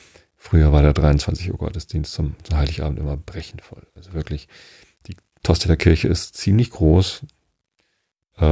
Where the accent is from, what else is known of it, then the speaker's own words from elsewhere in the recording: Wistedt, Lower Saxony, Germany; ich komme ja aber aus Wisted und ich bin und Wisted hat keine eigene Kirche und Wisted gehört halt zur Tosteder Kirche. Ich bin in Tosted konfirmiert.